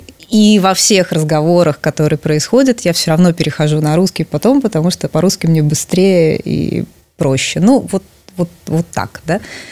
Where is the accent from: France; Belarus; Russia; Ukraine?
Belarus; Minsk; я-то здесь жила всегда, я родилась в Минске и живу здесь всю жизнь